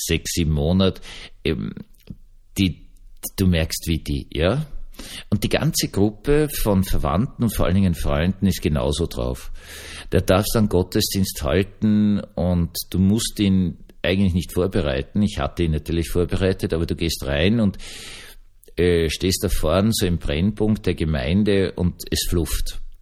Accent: Austria; Und jetzt bin ich Österreicher und da gibt es kein

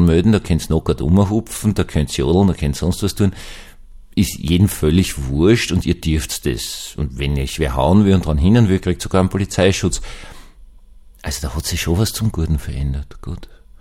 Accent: Vienna, Austria; ich bin in Wien aufgewachsen.

